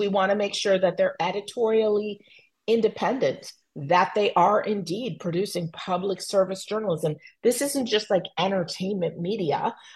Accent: Miami, Florida, United States; Knight Foundation is headquartered in Miami. So I stayed in my hometown

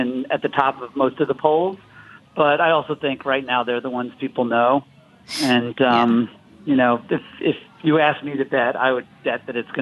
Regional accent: Florida, United States; that's why you have these gigantic algal blooms in the Gulf and also around my home state of Florida.

